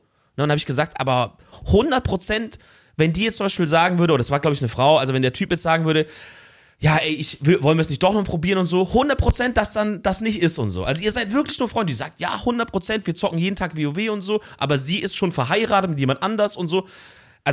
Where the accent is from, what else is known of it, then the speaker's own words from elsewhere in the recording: Baden-Württemberg, Germany; Also ich als Schwabe